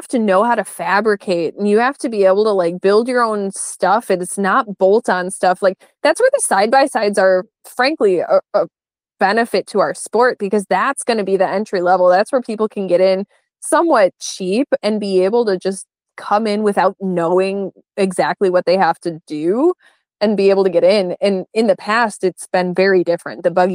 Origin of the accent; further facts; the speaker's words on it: Chicago, Illinois, United States; I came from Chicago area and I grew up more with like muscle cars.